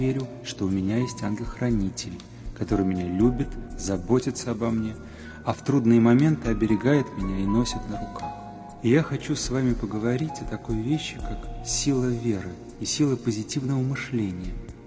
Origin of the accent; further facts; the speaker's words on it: Siberia, Russia; Мне 22 года. Я из Сибири. Вообще я идеалист и романтик, то есть очень люблю помечтать. Когда мне было 10 лет, я стал верующим в Бога по зову сердца.